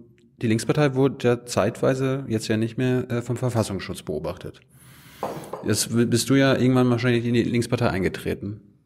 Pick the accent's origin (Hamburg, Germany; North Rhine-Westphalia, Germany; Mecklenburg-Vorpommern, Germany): Mecklenburg-Vorpommern, Germany; also ich meine, ich komme ja aus Meckpommern